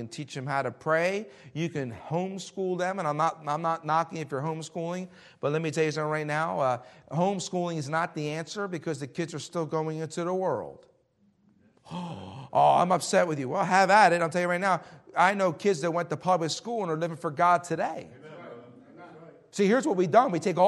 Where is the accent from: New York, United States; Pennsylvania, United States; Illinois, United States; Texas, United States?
Pennsylvania, United States; Philadelphia; I grew up in Philadelphia. I know what it's like, okay?